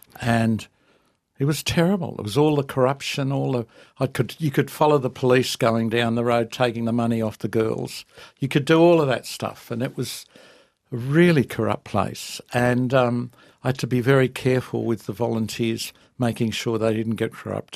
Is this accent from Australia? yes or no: yes; Australia; And I said, oh … from Australia, and I've had 2 stuffed marriages